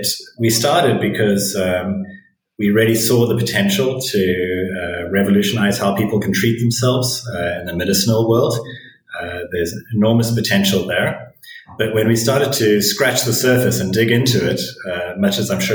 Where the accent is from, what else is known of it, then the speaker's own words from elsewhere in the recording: South Africa; I'm a South African originally